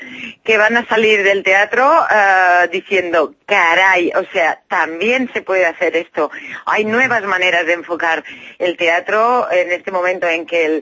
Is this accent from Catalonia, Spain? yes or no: yes; Sant Cugat, Catalonia, Spain; San Cugat, que es mi pueblo con el que, vamos, donde yo me he criado toda la vida, con lo cual estoy feliz de estar en San Cugat.